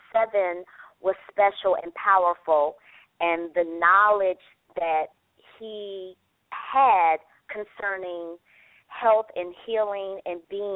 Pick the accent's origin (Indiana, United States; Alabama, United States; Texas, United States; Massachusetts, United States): Indiana, United States; Indianapolis; I'm originally from Indianapolis that can and does see below zero temperatures.